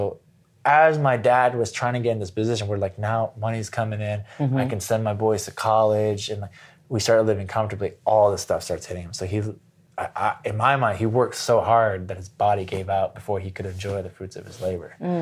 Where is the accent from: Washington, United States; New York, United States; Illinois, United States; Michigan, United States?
Illinois, United States; Chicago; And then I was born. I'm from Chicago, born and raised there.